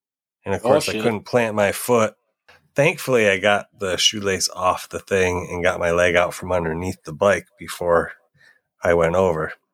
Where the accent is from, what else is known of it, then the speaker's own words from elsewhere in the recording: Massachusetts, United States; Because we're from Massachusetts.